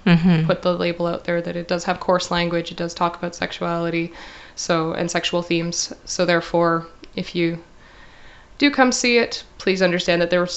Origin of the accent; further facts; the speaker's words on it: Alberta, Canada; I'm actually from Alberta.